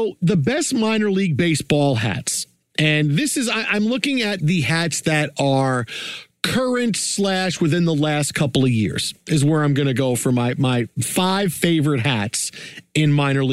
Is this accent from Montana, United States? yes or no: no; Staten Island, New York, United States; I'm from Staten Island. I could wear that hat.